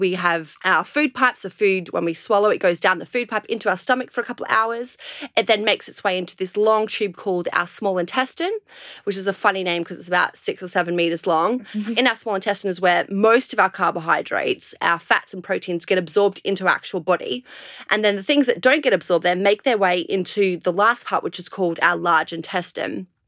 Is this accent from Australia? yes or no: yes; Australia; accent: bogan; I'm from Australia, hence the slightly bogan accent.